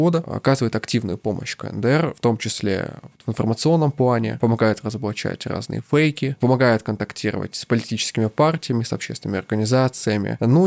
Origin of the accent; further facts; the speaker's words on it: Moscow, Russia; born there; Да, я родился в Москве.